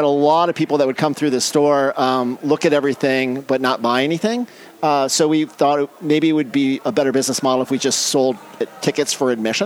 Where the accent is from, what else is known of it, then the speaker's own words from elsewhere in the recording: Chappaqua, New York, United States; I grew up in Westchester, in Chappaqua.